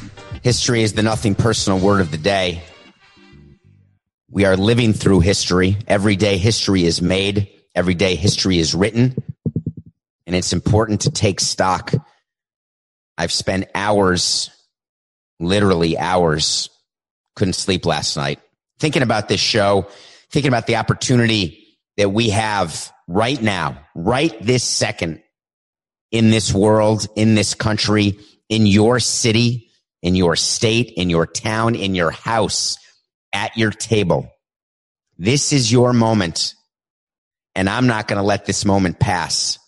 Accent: New York City, New York, United States; I grew up in New York City. I was aware of poverty. I was aware of racism.

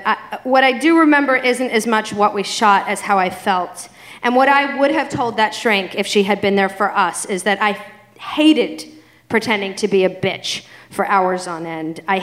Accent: Boston, Massachusetts, United States; this really sweet lug of a guy from my hometown of Boston.

